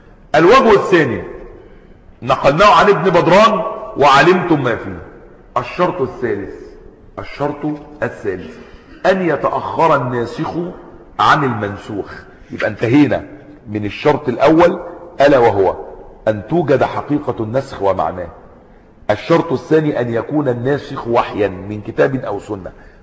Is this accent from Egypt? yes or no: yes; Egypt